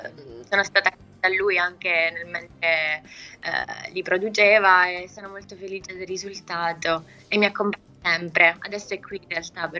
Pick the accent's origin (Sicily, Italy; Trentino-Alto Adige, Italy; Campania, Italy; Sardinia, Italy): Sicily, Italy; Campofranco; Campofranco, perché già da piccola io cantavo, ballavo, faccio parte di una compagnia teatrale sempre del mio paese.